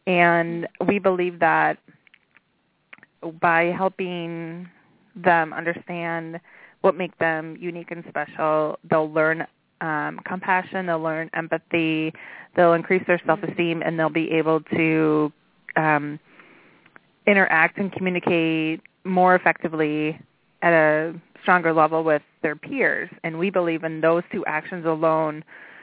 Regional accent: Milwaukee, Wisconsin, United States; moved away; Yeah, you know what? I grew up in Milwaukee, and I'm at right now. And I've been gone about 15 years

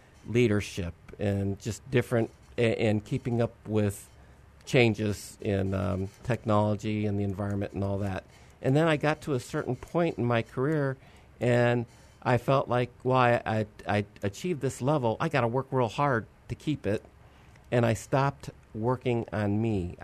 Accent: Texas, United States; born there; also born or lived in Arkansas / Michigan; And then I was born in Texas, but we moved from Arkansas to Michigan, and then I wanted to get back to a warm state

